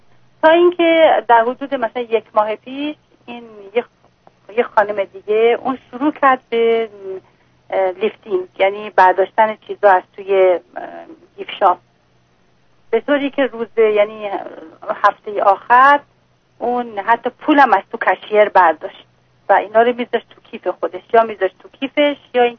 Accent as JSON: {"language": "Persian", "country": "Iran", "lives_now": "United States", "said": "نه نه، دو تا آمریکایی هستن. من ایرانی هستم."}